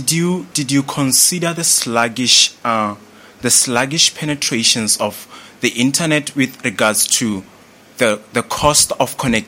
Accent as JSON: {"language": "English", "country": "Botswana", "said": "I'm from Botswana."}